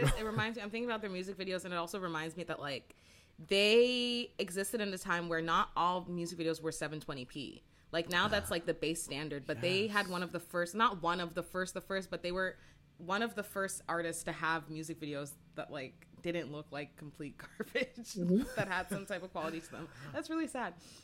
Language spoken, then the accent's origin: English; Brampton, Ontario, Canada; I grew up in Brampton